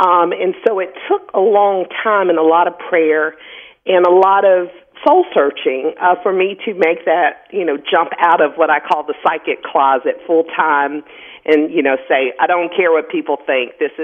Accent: Pensacola, Florida, United States; born there

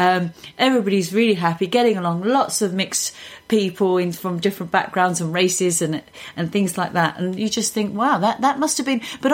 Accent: Tottenham, London, United Kingdom; I grew up in Tottenham. The first 11 years of my life, I grew up in Tottenham, and I have lived in North London all my life.

